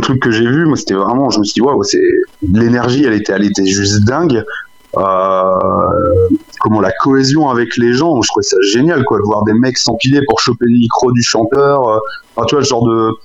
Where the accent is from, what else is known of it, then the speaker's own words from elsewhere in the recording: northern France, France; on vient du nord de la France